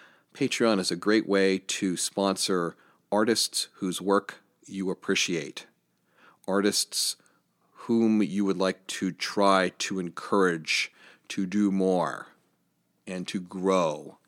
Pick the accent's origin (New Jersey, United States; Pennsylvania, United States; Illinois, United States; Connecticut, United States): Pennsylvania, United States; Johnstown; If you're from the Johnstown area or live in the Johnstown area, Johnstown, Pennsylvania, my hometown